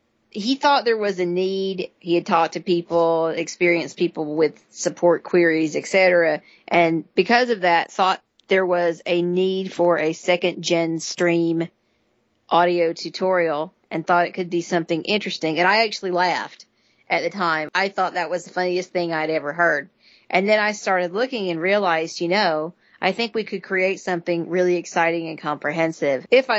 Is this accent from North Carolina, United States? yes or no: yes; North Carolina, United States; Yay! She's in my home state.